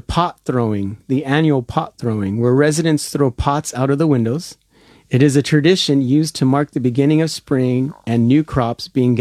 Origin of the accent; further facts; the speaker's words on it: United States; I was looking at where a lot of these, because I'm American, and like you said to me that we're such a new country that most of our traditions came from somewhere else.